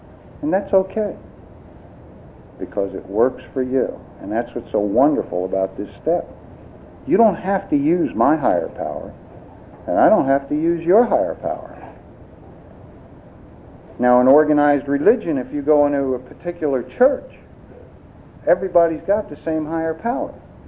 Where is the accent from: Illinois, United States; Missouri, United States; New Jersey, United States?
New Jersey, United States; born there; I was born in New Jersey. Okay? And I have kind of like a Yankee sense of humor.